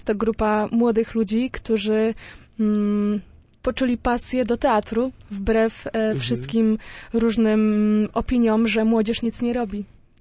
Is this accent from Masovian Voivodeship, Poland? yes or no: no; Pomeranian Voivodeship, Poland; bo jestem przecież też Kaszubką, a my mieszkamy na terenach Kaszub.